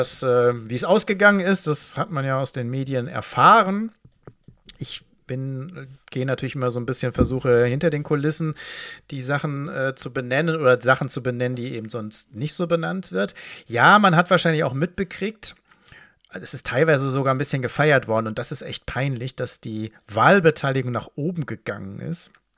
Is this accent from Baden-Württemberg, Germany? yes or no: no; Dortmund, North Rhine-Westphalia, Germany; in Dortmund, man spricht ja mal von, also meiner Heimatstadt, von der Herzkammer der Sozialdemokratie. Das ist sie natürlich schon längst nicht mehr.